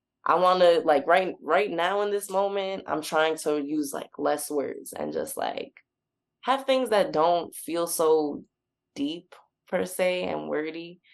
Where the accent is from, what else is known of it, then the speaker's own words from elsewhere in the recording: Brooklyn, New York, United States; And I'm from Brooklyn, and I'm from Flatbush/Crown Heights, because people have tried to be like, nah, that's not Flatbush, that's Crown Heights.